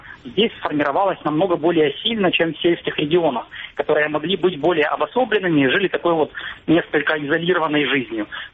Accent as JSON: {"language": "Russian", "country": "Ukraine", "tie": "born or raised there", "said": "Но я родился, вырос в Украине. Мое взросление пришлось на период, когда Украина стала независимым государством. Мой первый и единственный паспорт был гражданина Украины."}